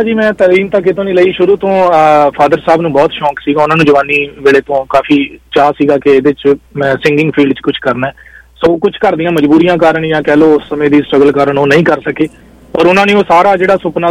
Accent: Punjab, India; ਮੈਂ ਰੋਪੜ ਜ਼ਿਲ੍ਹੇ ਦਾ ਰਹਿਣ ਵਾਲਾ ਜੀ।

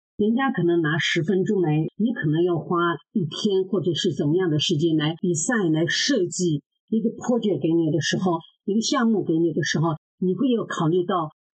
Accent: Hong Kong; now in United States; 因为我是香港来的，我们很快嘛，做动作

